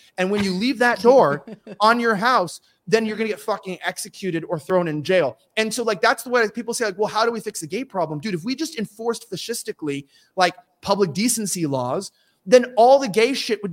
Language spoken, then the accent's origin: English; California, United States; But but I'm from California, and, like, unfortunately, that would be like half the people I knew.